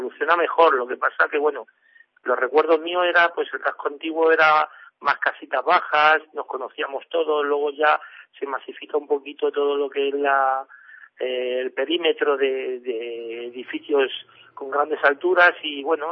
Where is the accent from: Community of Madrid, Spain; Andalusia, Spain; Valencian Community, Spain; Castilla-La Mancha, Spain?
Community of Madrid, Spain; Humanes; ahora puedo presumir de que soy de Humanes y he podido salir fuera a perseguir el sueño que tanto teníamos muchos de los niños que vivíamos allí en Humanes